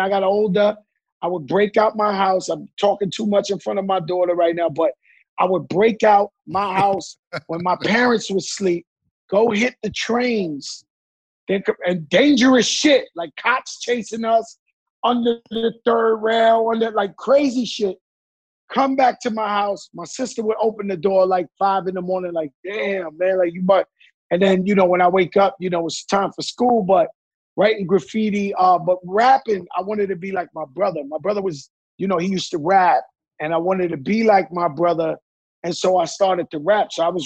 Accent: Bronx, New York, United States; I'm from the Bronx, in the part where hip hop was created.

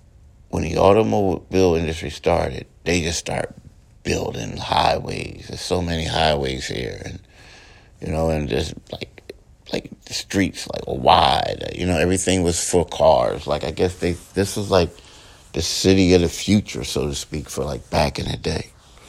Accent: Philadelphia, Pennsylvania, United States; now in South Jersey, United States; I mean, I love it. It's my hometown. It's where I grew up at. I live in South Jersey now, but, you know, I'm a Philadelphian. I'm from Philly.

